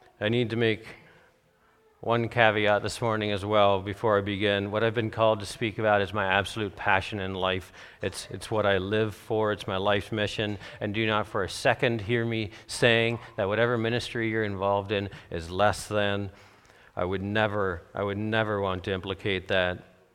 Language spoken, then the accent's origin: English; Ontario, Canada; so I grew up in Canada, southern Ontario, on a dairy farm